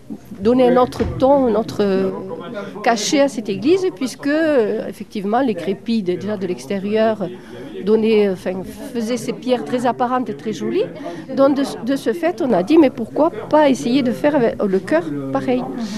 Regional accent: Marignac, France; born there; je suis née à Marignac, et effectivement, donc j'ai été baptisée ici.

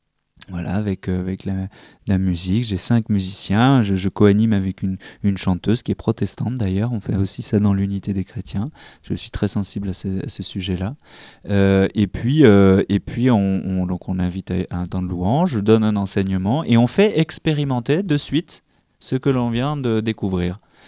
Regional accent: Occitanie, France; now in Paris, France; moi, je viens de la province, hein, je viens de l'Ariège, mais maintenant que je suis à Paris

